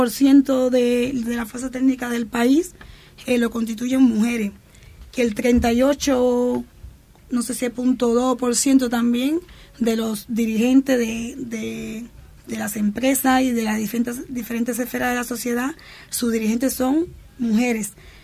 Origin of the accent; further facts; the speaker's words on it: Cuba; para mí, que soy mujer cubana